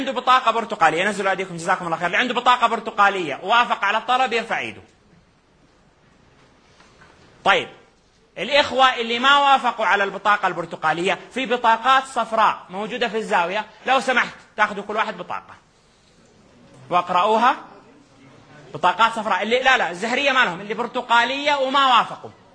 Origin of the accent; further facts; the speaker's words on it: Hejaz, Saudi Arabia; احنا عندنا في الحجاز يقولوا المكاسرة